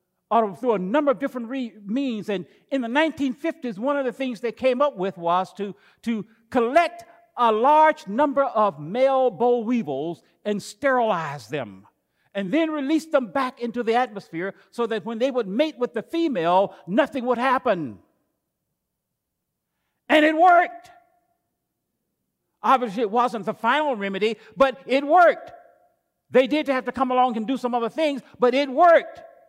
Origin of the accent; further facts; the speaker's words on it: the South, United States; I grew up in the South on a farm where cotton was the number one product that we raised.